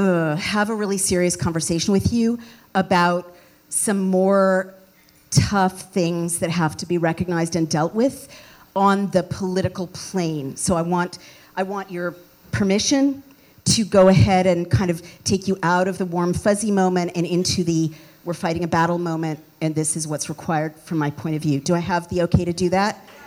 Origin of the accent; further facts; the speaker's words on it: San Francisco, California, United States; I grew up in the Haight-Ashbury. I'm the child of, you know, 3 generations of hippies and proto-hippies and, you know, post-bohemians and radicals from the old country.